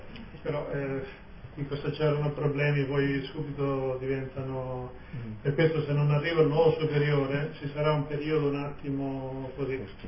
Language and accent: Italian; Rome, Lazio, Italy; Sì, no, essendo io cresciuto a Roma praticamente, io ho fatto dalle medie in poi sempre a Roma, quindi Roma è un po' di casa.